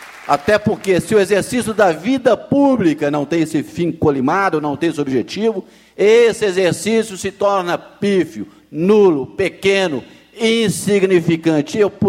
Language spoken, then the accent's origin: Portuguese; Ibirité, Minas Gerais, Brazil; Eu sou de origem simples, nascido e criado em Ibirité.